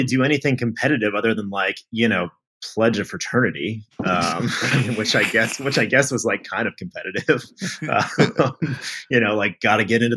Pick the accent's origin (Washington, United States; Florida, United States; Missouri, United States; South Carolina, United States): Florida, United States; that's only because I grew up in Florida.